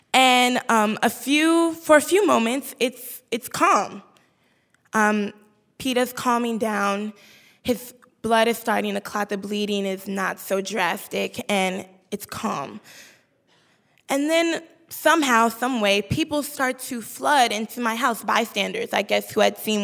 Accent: Chicago, Illinois, United States; But I'm from Chicago, and the lack of resources in our communities makes that training so much more important. We don't have any trauma centers on the south side of Chicago where I'm from.

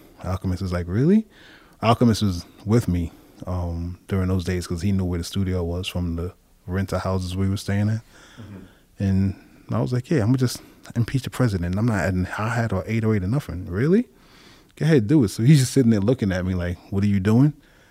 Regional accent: Queens, New York, United States; at that time my parents lived Brooklyn Heights, but then I grew up in Queens mainly. Northside, Jamaica, Queens, Cambridge Heights.

